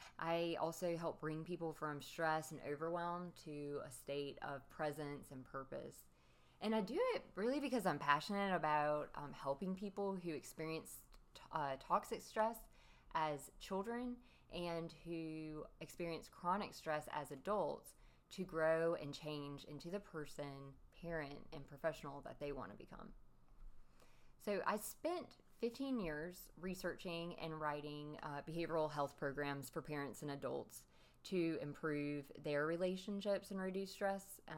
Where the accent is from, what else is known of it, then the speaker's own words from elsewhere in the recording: Sumter, South Carolina, United States; now in Charleston, United States; I am originally from Sumter, South Carolina, which is about an hour and 45 minutes from where I live now in Charleston.